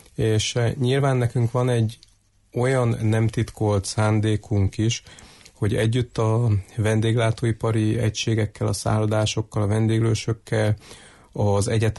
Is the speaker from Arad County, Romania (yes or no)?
no; Harghita, Romania; És hát ugye székelyek vagyunk